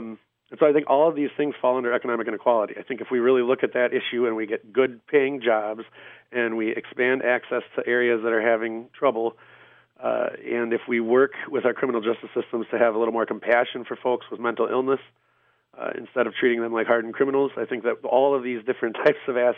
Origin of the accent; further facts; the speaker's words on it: Rib Mountain, Wisconsin, United States; also born or lived in Wausau; I was born and raised here in the Wausau area. I was actually born in Wausau, and then my mom was a single mother most of my life, and she moved out to Rib Mountain by the time I was about four.